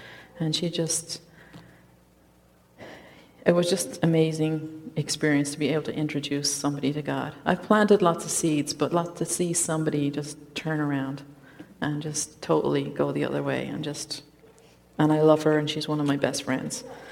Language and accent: English; Ireland; now in United States; I think I've probably lost a lot of my accent. I don't know if you realize I'm from Ireland, 6,000 miles away.